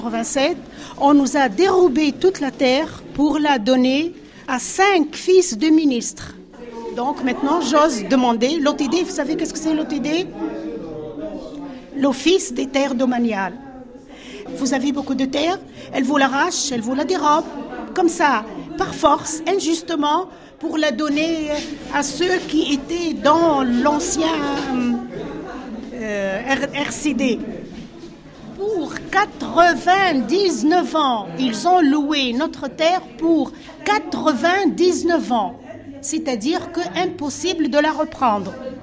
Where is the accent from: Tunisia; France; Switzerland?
Tunisia; Bou Salem, Jendouba; born there; retourner à ma terre natale. Je suis née à Boussalem.